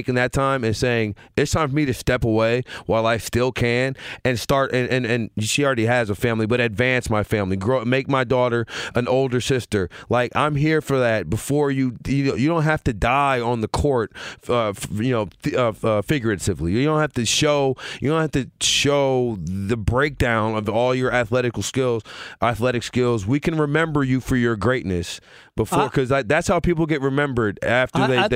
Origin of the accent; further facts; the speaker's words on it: Louisiana, United States; I grew up in Louisiana. All we watched was football.